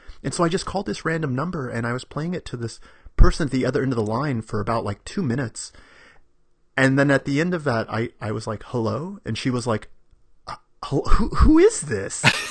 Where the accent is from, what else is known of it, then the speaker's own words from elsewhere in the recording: Dallas, Texas, United States; at least where I was growing up in Dallas, Texas.